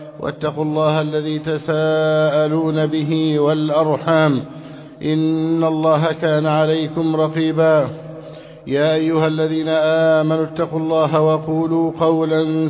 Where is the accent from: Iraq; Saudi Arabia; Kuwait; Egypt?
Egypt; اللهم احفظ بلدنا مصر أمنا أمانا سخاء رخاء وسائر بلاد المسلمين.